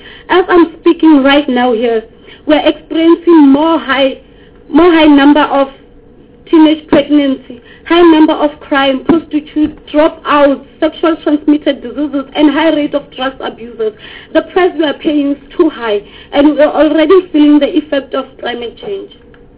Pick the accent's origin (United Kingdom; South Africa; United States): South Africa; Lephalale, Limpopo; I'm from Limpopo in Lephalale.